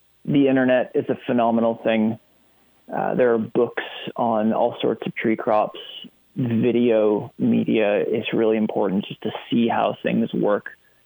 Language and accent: English; Massachusetts, United States; I grew up in Massachusetts. I now live and farm in New York State.